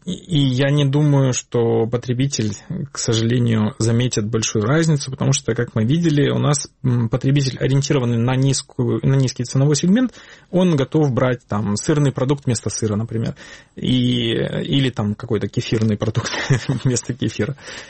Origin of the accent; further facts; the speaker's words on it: Sevastopol, Ukraine; Поскольку я из Севастополя сам